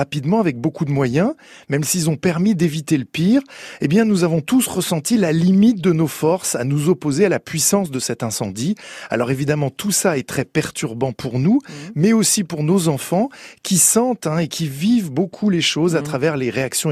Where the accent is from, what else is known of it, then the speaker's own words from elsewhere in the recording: Paris, Île-de-France, France; en tant que Parisien, bien sûr, mais aussi en tant que chrétien ou tout simplement en tant que citoyen français.